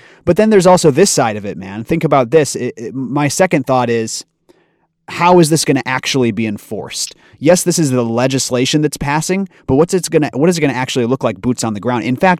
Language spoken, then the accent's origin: English; Chicago, Illinois, United States; My hometown, Chicago, Illinois, going legal January 1st